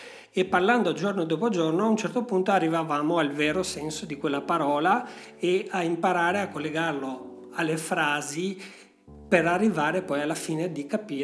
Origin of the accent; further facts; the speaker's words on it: Elbasan, Elbasan County, Albania; Italian is a second language; moved away as an adult; now in Venice, Italy; Io sono nato ad Elbasan, in Albania, e ho vissuto lì fino a dopo aver finito la laurea a 22 anni. Dopodiché mi sono spostato in Italia per studiare.